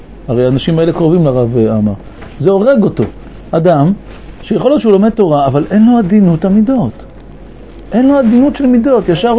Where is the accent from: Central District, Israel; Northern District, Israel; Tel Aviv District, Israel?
Tel Aviv District, Israel; Bat Yam; אני הייתי בבת ים, אני גדלתי בבת ים.